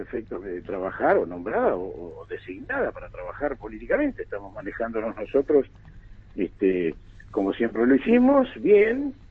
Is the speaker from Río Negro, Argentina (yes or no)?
yes; Bariloche, Río Negro, Argentina; yo tengo 62, hace 62 años que vivo en Río Negro, nací en Bariloche.